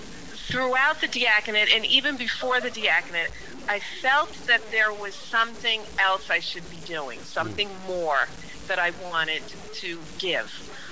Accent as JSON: {"language": "English", "town": "Brooklyn", "region": "New York", "country": "United States", "tie": "born or raised there", "lives_now": "South Carolina, United States", "said": "I grew up in Brooklyn, New York. I moved to South Carolina about 13 years ago."}